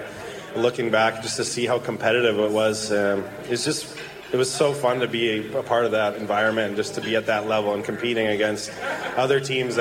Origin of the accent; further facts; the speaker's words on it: Vancouver, British Columbia, Canada; I don't even speak French. So my dad speaks French. I grew up in Vancouver. I didn't really learn French growing up, right?